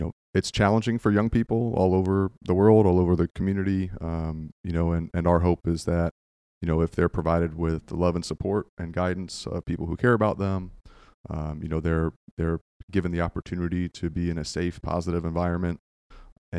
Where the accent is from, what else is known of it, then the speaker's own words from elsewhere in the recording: Virginia, United States; moved away as an adult; now in Florida, United States; So I moved down to Florida from Virginia. I grew up in Northern Virginia and came down here because I wanted to be a teacher.